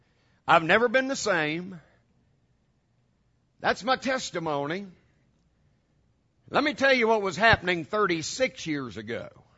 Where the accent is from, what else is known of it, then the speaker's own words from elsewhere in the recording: West Virginia, United States; I'm from West Virginia. I was about 5 hours away from home. Little country boy in the big city for the first time.